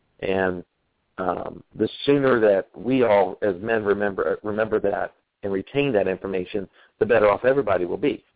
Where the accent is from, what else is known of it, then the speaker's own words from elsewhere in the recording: East Coast, United States; I'm from the East Coast